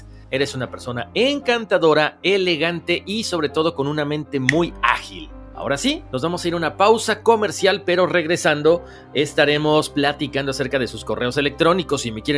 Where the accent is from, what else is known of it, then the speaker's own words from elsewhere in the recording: Morelia, Michoacán, Mexico; now in Minnesota, United States; Te escribo desde Minnesota, Estados Unidos. Soy de Morelia, Michoacán, México.